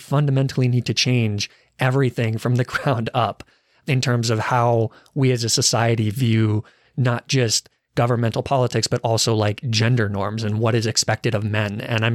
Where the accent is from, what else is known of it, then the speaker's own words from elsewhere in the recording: Arizona, United States; And I mean, I guess I'm from Arizona, so it probably wasn't much better.